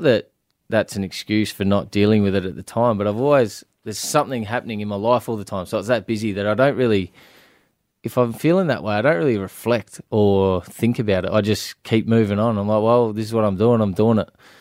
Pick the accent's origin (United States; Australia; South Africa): Australia; Stansbury, South Australia; I was brought up in Stansbury on the York Peninsula